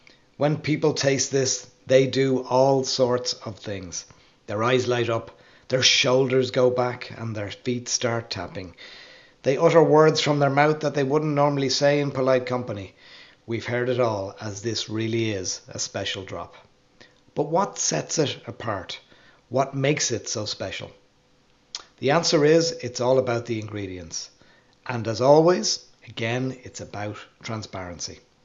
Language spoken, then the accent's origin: English; Ireland; Now, I remember growing up in Ireland in the 1980s